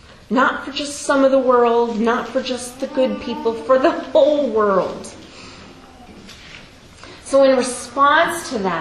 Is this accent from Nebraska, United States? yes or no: no; California, United States; also born or lived in Kansas; I grew up in California and went through some droughts, so I did learn to appreciate rain.